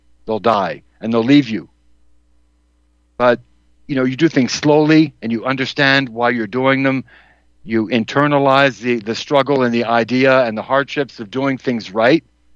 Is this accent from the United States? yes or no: yes; Massachusetts, United States; There's another moron from my home state.